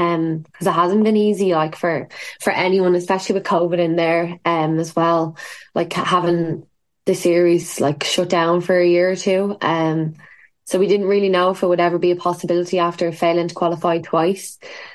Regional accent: Ireland; we're quite lucky in that regard that it is Irish. Like we're so Irish.

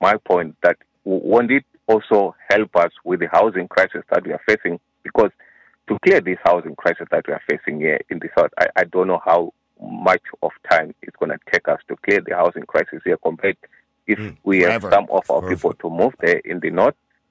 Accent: Zimbabwe; moved away as an adult; now in Ireland; now I'm from Zimbabwe. I'm not from Nigeria.

